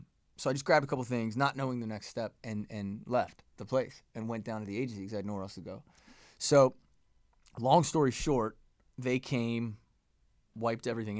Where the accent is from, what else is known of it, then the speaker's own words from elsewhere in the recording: Omaha, Nebraska, United States; born there; now in Los Angeles, United States; I was born in Omaha, Nebraska.